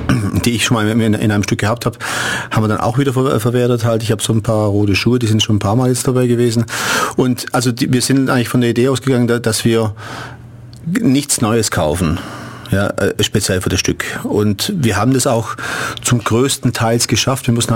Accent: Italy; Das weiß ich als Italiener, klar.

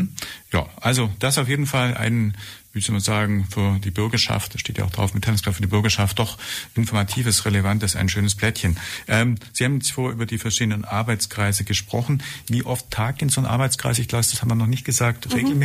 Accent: Safranberg, Baden-Württemberg, Germany; also ich komme ja, geboren in Safranberg und Elternhaus ist dort

